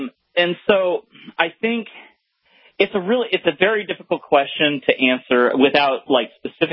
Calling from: Texas, United States

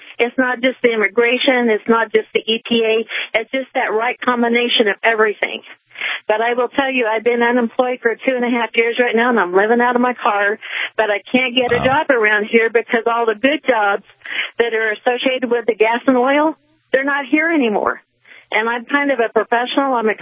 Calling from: Farmington, New Mexico, United States; Oh, I'm calling from Ken Radio in Farmington, but that's okay.

